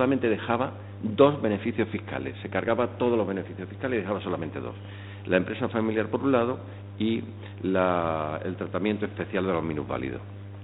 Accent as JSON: {"language": "Spanish", "town": "Córdoba", "region": "Andalusia", "country": "Spain", "said": "yo soy cordobés, por tanto andaluz, tengo despacho además de Madrid, en Córdoba y en Málaga"}